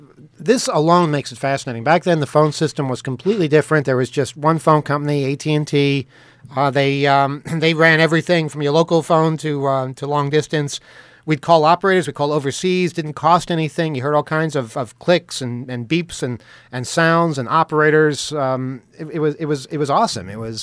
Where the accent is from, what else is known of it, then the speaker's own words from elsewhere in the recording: New York, United States; We're from New York.